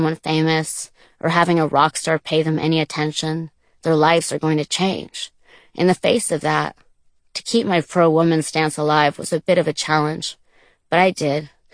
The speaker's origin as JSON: {"language": "English", "region": "Tuscany", "country": "Italy", "tie": "born or raised there", "said": "Italy, to the Tuscan countryside where I was born and raised."}